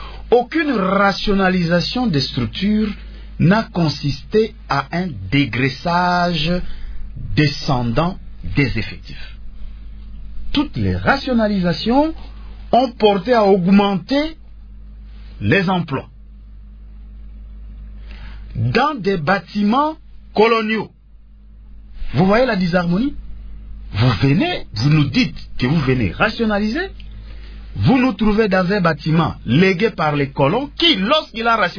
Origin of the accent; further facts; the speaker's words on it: DR Congo; Moi, je rêve de ce Congo, en tant que Congolais, d'un ministre de la fonction publique qui a un conseiller en charge de construction des bâtiments.